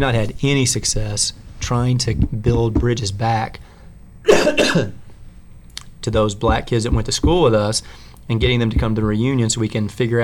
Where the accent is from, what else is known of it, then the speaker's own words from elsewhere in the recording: Louisville, Kentucky, United States; also born or lived in -; But again, I was gone from Louisville for 20 years